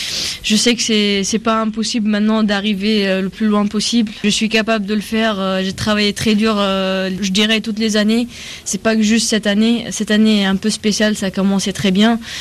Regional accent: Tunisia; Je viens de la Tunisie, c'est un tout petit pays.

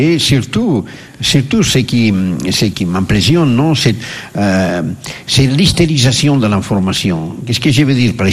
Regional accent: Catalonia, Spain; French is a second language; C'est un catalan bizarre.

